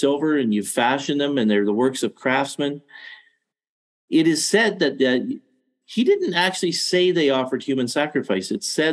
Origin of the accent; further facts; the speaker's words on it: Canada; But we're Canadian, so you can almost can't offend us.